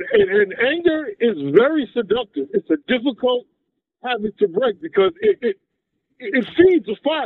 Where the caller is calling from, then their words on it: Queens, New York, United States; from Jamaica, Queens.